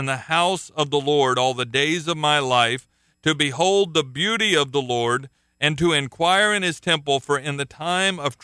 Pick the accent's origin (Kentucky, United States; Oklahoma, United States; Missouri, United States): Oklahoma, United States; Tulsa; I come from, pretty close to the buckle of the Bible Belt. I come from Tulsa, Oklahoma